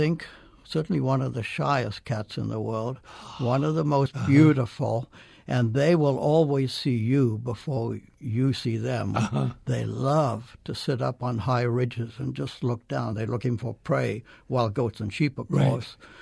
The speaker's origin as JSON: {"language": "English", "country": "Zimbabwe", "tie": "born or raised there", "moved": "as an adult", "lives_now": "United States", "said": "I grew up in Zimbabwe, and I always wanted to study wildlife, and where better to study than Africa?"}